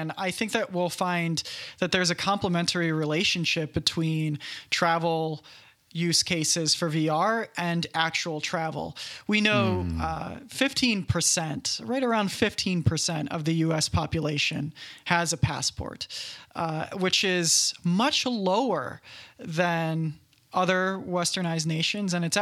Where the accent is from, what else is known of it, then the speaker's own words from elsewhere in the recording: Kentucky, United States; I grew up in Kentucky. Wasn't a lot of traveling happening. I actually didn't get my passport until like 2 years ago.